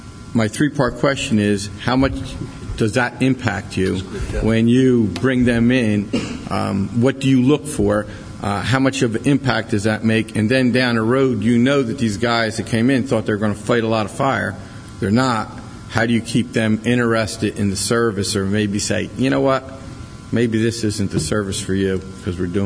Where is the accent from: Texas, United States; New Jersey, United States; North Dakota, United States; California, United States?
New Jersey, United States; I'm from New Jersey.